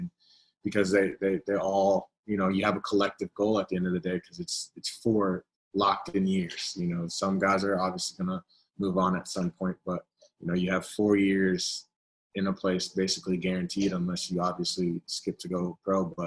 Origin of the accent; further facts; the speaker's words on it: Virginia, United States; that was always a dream, you know, growing up in Virginia and kind of watching, you know, DC United from afar was always something that was, man, I want to be there one day